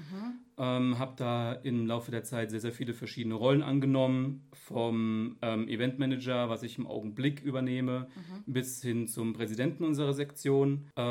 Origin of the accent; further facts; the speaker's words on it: Hesse, Germany; now in Siegen, Germany; ich komme ursprünglich aus dem Rhein-Main-Gebiet, aus dem schönen Hessen, bin hierher gezogen nach Siegen, um zu studieren